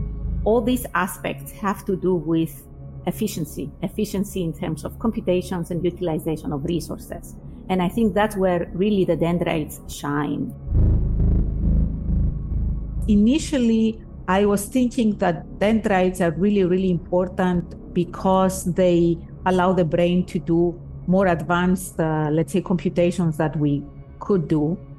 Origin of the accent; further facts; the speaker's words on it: Cyprus; moved away as an adult; There was no university in my home country in Cyprus where they would offer a neuroscience or even a medical degree, let's say, as an undergrad.